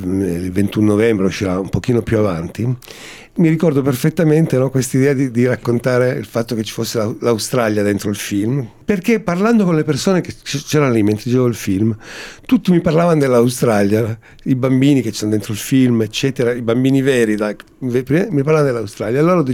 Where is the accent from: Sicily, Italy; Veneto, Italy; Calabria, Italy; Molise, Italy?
Calabria, Italy; Polistena; born there; No, dove io sono nato? Io sono nato a Polistena, appunto.